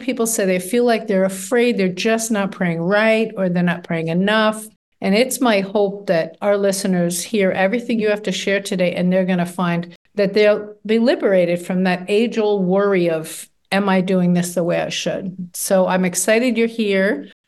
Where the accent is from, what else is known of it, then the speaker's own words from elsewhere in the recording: Australia; but we're both Aussie sisters. So that makes us bonded for life here.